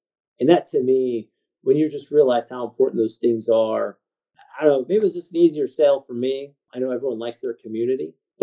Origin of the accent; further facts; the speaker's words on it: Missouri, United States; I grew up in Missouri, right? So we were right there in Tornado Alley.